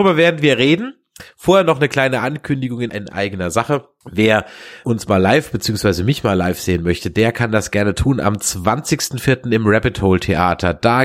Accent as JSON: {"language": "German", "town": "Mannheim", "region": "Baden-Württemberg", "country": "Germany", "said": "Ahoi, sagt man ja in Mannheim, wo ich herkomme."}